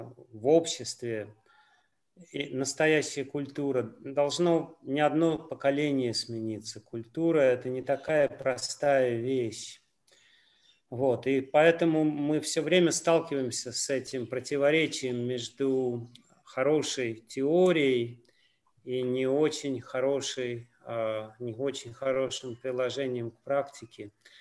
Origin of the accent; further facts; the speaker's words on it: Tashkent, Uzbekistan; Я сам воспитывался в традиционной достаточно среде, в Ташкенте.